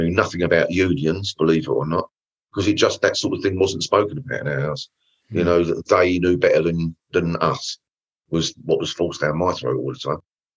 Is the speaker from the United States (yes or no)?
no; Dagenham, London, United Kingdom; I'm not a Cockney. You know, and I don't come from East London. I come from East London, you know, and Dagenham at that time, it was a very comfortable but sterile comfortable, you know, all clipped privet hedges and things.